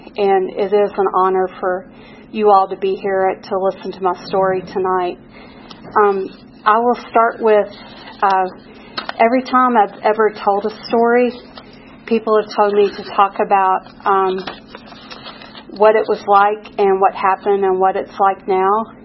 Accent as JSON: {"language": "English", "town": "Louisville", "region": "Kentucky", "country": "United States", "tie": "born or raised there", "said": "But anyway, I was raised in Louisville, Kentucky."}